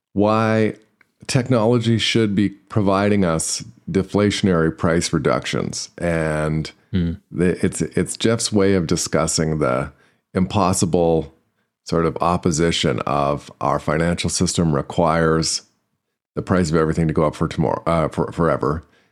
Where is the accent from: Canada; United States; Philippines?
Canada; It was the spring of 2020. I'm Canadian